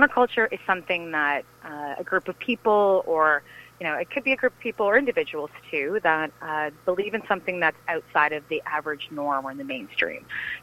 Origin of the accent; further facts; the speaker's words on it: Kitchener, Ontario, Canada; now in Toronto, Canada; I've lived in, I grew up in Kitchener-Waterloo, just outside of it, but I've always been in the region.